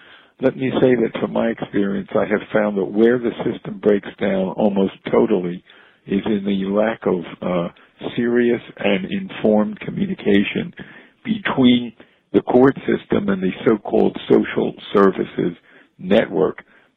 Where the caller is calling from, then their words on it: Philadelphia, Pennsylvania, United States; I'm calling from Philadelphia.